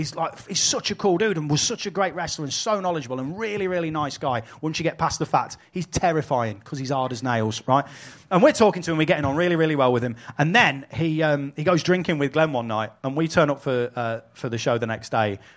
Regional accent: United Kingdom; because we're British

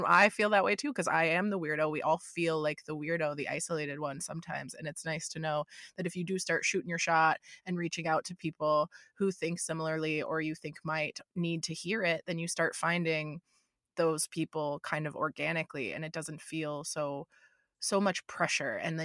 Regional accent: Florida, United States; moved away; I moved from Florida, where I was always the weirdest one, the most outgoing, kind of strange one that everybody made fun of.

